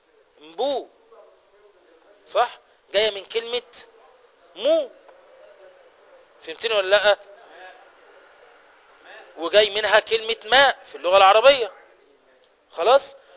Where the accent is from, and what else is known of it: Egypt